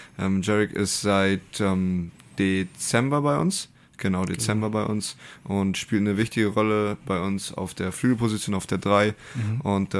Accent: Bremerhaven, Bremen, Germany; in meiner Jugend war ja in Bremerhaven von 7 bis ich 18 war

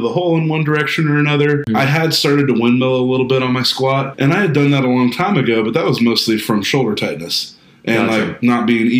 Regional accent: Midwest, United States; I'm from the Midwest. I live in Kansas City

